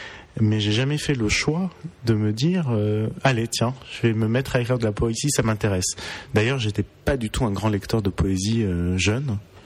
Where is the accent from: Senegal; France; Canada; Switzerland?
France; Paris, Île-de-France; Je suis né en 1975. Je suis parisien.